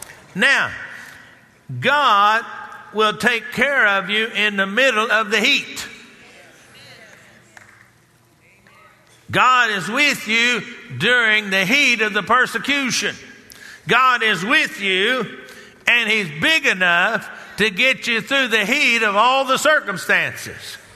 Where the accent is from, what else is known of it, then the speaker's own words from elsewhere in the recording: Texas, United States; Especially where I grew up down in Texas, because in the summertime, man, you got the air conditioner on in there.